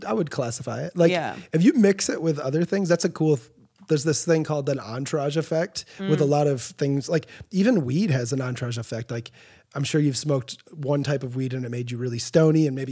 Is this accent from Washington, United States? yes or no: no; Kalamazoo, Michigan, United States; So I grew up just outside of Kalamazoo in like the countryside.